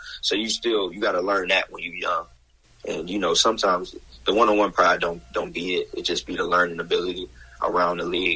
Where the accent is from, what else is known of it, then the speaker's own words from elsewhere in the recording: Boston, Massachusetts, United States; I came from Boston. It's cold right now.